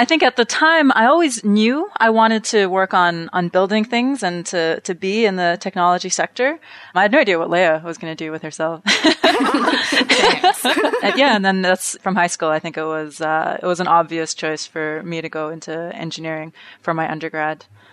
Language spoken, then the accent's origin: English; Alberta, Canada; also born or lived in United States; now in Cape Town, South Africa; I'm originally from Canada in Alberta, where I grew up with Leah, and then have been moving around a couple different places in across Canada, the United States, and Africa over the course of my career.